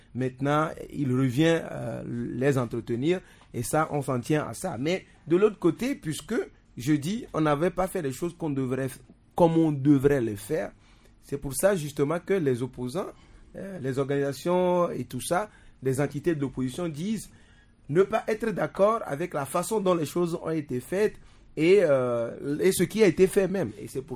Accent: Togo; moi, ce que je peux dire en tant que Togolais ici

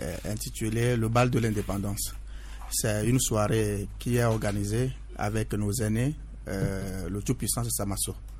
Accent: Togo; que tu sois catholique, bouddhiste, animiste, athée, tout, nous sommes tous des Togolais.

